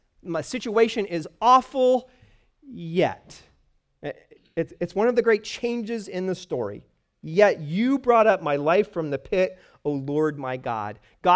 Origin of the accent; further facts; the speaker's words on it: Pennsylvania, United States; Now, I grew up in Pennsylvania, as far from ocean as is possible to be still in Pennsylvania. We lived all the way on the western side of the state.